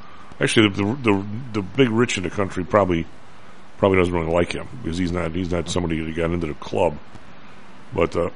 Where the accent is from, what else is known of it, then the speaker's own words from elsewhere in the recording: United States; Which is absolutely astounding to me as an American.